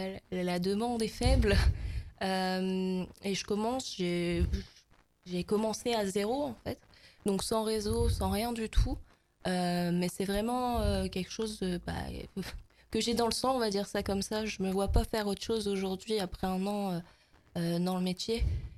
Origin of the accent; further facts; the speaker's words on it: Hazebrouck, Hauts-de-France, France; j'ai 26 ans, je suis artiste peintre actuellement et je viens d'Hasbrook.